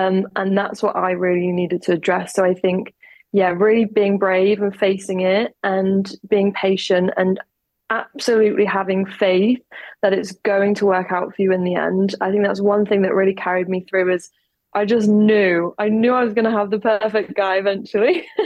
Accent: England, United Kingdom; I'm from England, they could hear a mile off from our accents that we weren't from the same country.

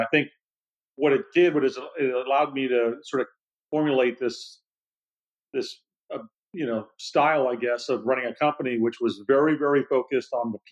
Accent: California, United States; growing up in the Silicon Valley

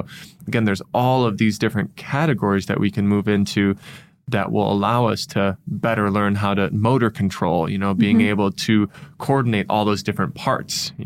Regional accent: Minnesota, United States; accent: Minnesotan; You betcha, to use my Minnesotan accent.

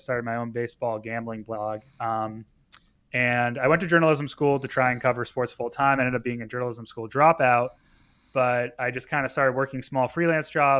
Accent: New England, United States; First of all, just want to say Red Sox are my favorite team. I grew up in New England.

